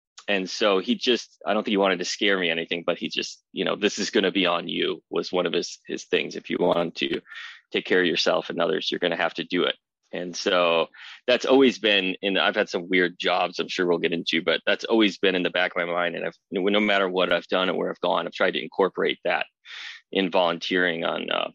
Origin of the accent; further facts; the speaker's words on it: Wisconsin, United States; I'm originally from Wisconsin. I live on the West Coast now.